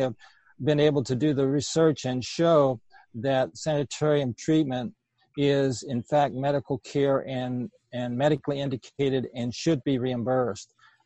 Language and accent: English; Virginia, United States; after I left Loma Linda, come back to my home state of Virginia